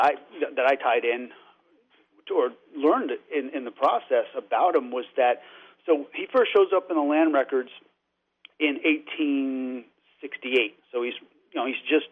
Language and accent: English; Redding, Connecticut, United States; when the curator at the time found out that I was from Reading, she said, "Oh, you're from Reading.